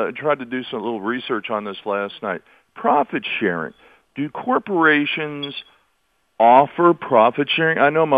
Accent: New Jersey, United States; I grew up in New Jersey. I worked in factories

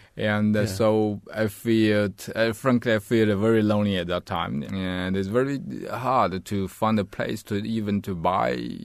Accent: Guilin, Guangxi, China; moved away as an adult; now in Bloomington, United States; So I went back to China during the summertime and registered a company in my hometown, Guilin City

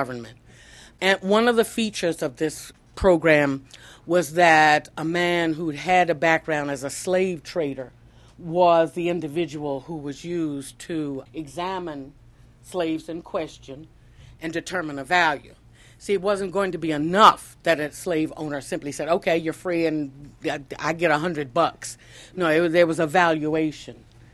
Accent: Washington, District of Columbia, United States; I wanted to write about Washington again. It's my hometown, and I feel very passionate about it

